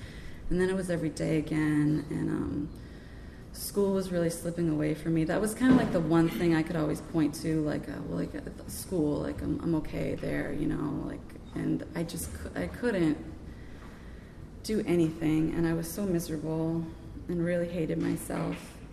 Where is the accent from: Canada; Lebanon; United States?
United States; Massachusetts; I grew up in Cape Cod